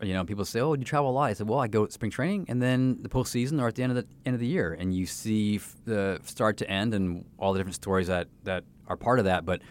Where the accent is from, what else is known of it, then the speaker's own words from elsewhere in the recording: Canada; now in St. Louis, United States; growing up in Canada.